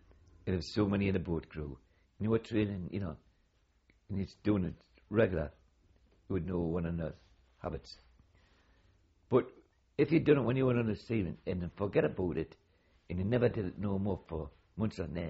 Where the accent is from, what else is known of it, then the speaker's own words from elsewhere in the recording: North East England, United Kingdom; Now to me, being a Geordie and up here